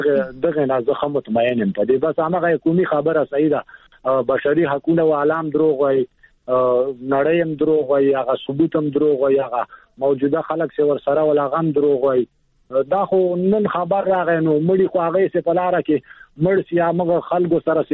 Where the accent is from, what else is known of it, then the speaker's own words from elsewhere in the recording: Afghanistan; نو دا چې موږ هم افغانان تاسو غوندې موږ خو بیخي به زیات خپه کیږو